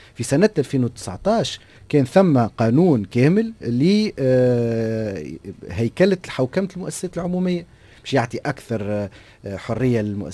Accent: Tunisia; وانا من وانا كتونسي مانيش مستعد

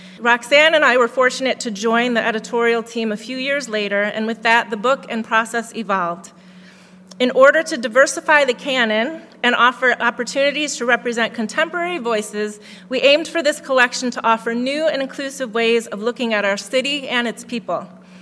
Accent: Chicago, Illinois, United States; But I grew up nonetheless in Hungarian Chicago.

